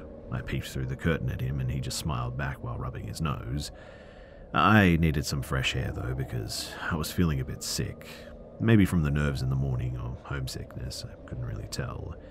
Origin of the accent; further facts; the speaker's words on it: West Palm Beach, Florida, United States; I grew up in West Palm Beach.